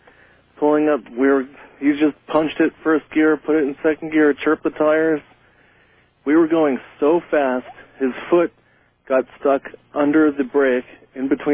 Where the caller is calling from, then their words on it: Beverly Hills, California, United States; I'm calling from Beverly Hills.